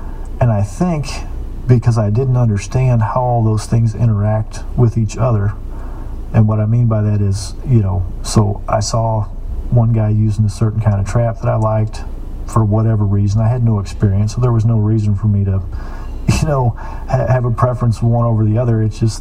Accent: Missouri, United States; Clint, I'm from Missouri.

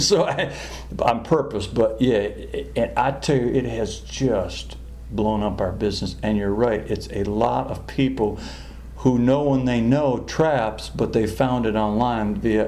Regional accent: Michigan, United States; When I grew up in Michigan, from about the age of 14

